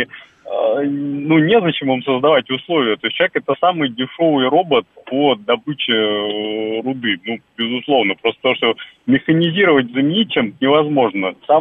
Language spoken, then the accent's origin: Russian; Moscow, Russia; я, к сожалению, москвич